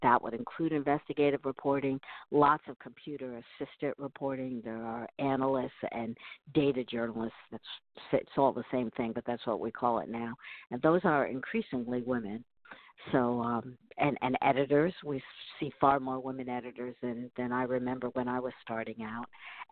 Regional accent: Albany, New York, United States; Yes, at the University at Albany. That's my hometown. And I was there for almost 10 years.

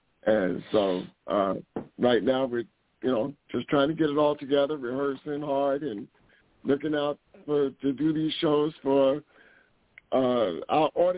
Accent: Bronx, New York, United States; born there; Well, anyway, I was born in the Bronx and been in the business, for more than 50 years.

